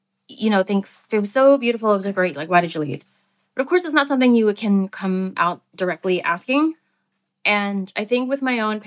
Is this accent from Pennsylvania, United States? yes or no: yes; Philadelphia, Pennsylvania, United States; I grew up mostly in Philadelphia.